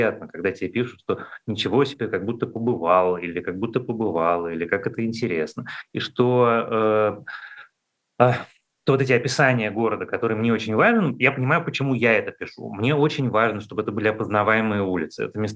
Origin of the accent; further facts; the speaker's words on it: Moscow, Russia; потому что как москвич я считаю, что это отчасти заслуженно.